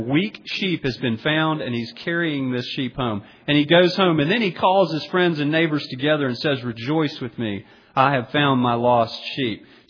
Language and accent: English; Augusta, Georgia, United States; I grew up in Augusta, Georgia. I was an only child of two only children in a nominal Christian home.